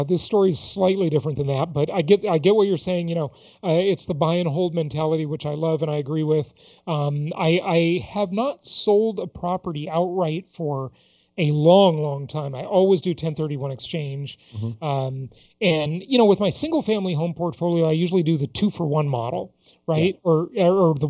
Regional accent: Los Angeles, California, United States; I grew up poor in Los Angeles, didn't like being poor.

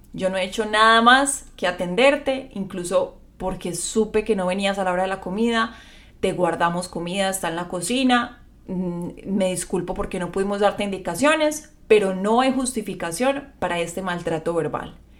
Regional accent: Medellín, Antioquia, Colombia; viene de Medellín, Colombia, la misma ciudad donde yo nací y viví muchos años.

